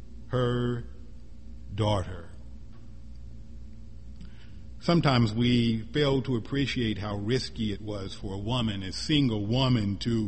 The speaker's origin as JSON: {"language": "English", "town": "Springfield", "region": "Missouri", "country": "United States", "tie": "born or raised there", "said": "Every time I go home to my hometown, Springfield, Missouri, I always go by the old haunts, the old neighborhood, the old elementary school, the old high school."}